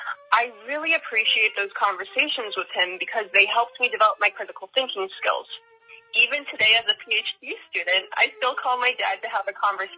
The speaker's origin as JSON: {"language": "English", "town": "Yorktown", "region": "Virginia", "country": "United States", "tie": "born or raised there", "also_born_or_lived": "Richland, Washington", "said": "Well, I was born on October 15th, 1994, to … in Richland, Washington, but I grew up in Yorktown, Virginia. I lived in Yorktown from 1999 to 2013 before going off to college."}